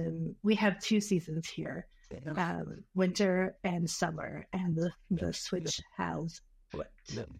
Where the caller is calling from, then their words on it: Minneapolis, Minnesota, United States; I'm in Minneapolis. It's unusually sunny right now.